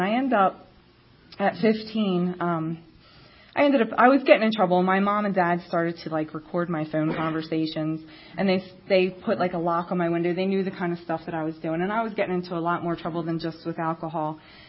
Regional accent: Chester, Pennsylvania, United States; And I grew up in Chester, Pennsylvania.

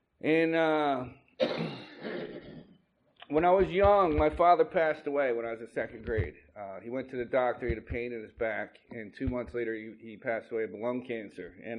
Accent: Margate, New Jersey, United States; also born or lived in Atlantic City; I was born in Atlantic City. I grew up in a town about 5 miles south of Atlantic City before the casinos in Margate.

